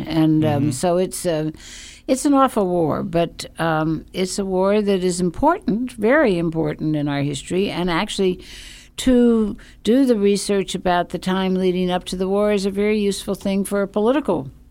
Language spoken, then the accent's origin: English; the South, United States; I'm a Southerner, so I should be able to get this.